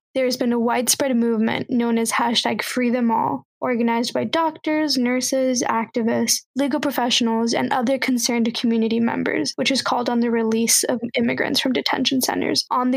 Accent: Laredo, Texas, United States; Two of the top five are actually in my hometown of Laredo, Texas.

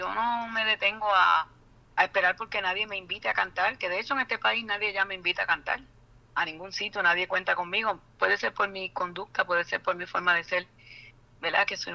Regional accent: Puerto Rico; esta canción … reafirma nuestra puertorriqueñidad.

